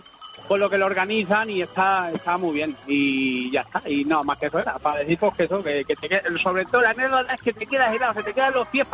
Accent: Moral de Calatrava, Castilla-La Mancha, Spain; en mi pueblo, en un pueblo de Ciudad Real, que se llama Moral de Calatrava, al lado de Valdepeñas

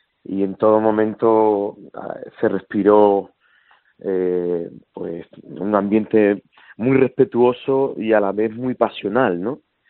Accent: Jerez de la Frontera, Andalusia, Spain; Jerez de la Frontera, en mi tierra

